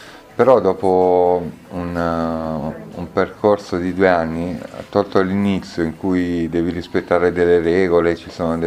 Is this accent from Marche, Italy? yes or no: no; Milan, Lombardy, Italy; now in Triggiano, Italy; Io sono nato a Milano, ho vissuto 31 anni a Milano e poi adesso da circa 5 anni sono qui in provincia di Bari, a Triggiano abito.